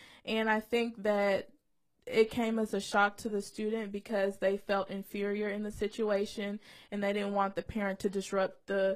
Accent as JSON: {"language": "English", "town": "Decatur", "region": "Georgia", "country": "United States", "said": "I'm from Atlanta, Georgia. I'm a senior from Decatur, Georgia."}